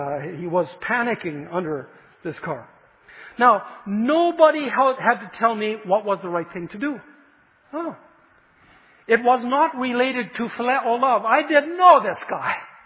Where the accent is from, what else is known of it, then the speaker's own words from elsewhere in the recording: Vanderhoof, British Columbia, Canada; For those of you who know Vanderhoof, my hometown where I grew up, you know that when you come from the east, you go down a long hill until you come into the Chaco River Valley.